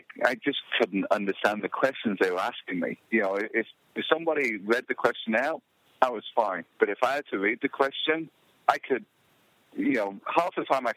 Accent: England, United Kingdom; now in Colorado, United States; Yeah, I'm from England. I grew up there.

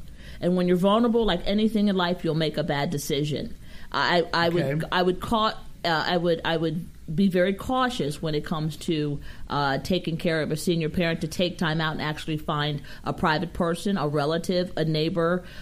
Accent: Maryland, United States; I'm originally from Maryland.

